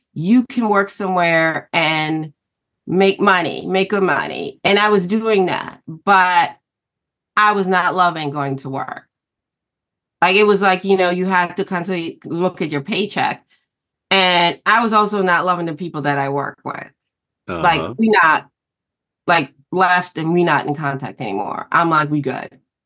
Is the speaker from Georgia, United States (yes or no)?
no; Philadelphia, Pennsylvania, United States; As far as my hometown people, like someone that I now have built community with, Coleman Domingo, who I love, you know, who is just amazing. That's my Philly brother.